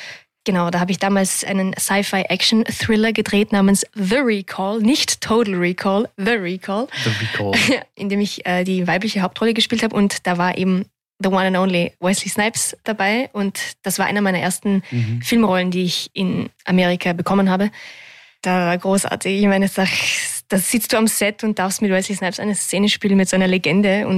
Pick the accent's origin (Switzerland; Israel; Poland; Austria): Austria; Vorarlberg; Ich weiß nicht, warum ich grüß dich sage. Ich komme ja aus Vorarlberg.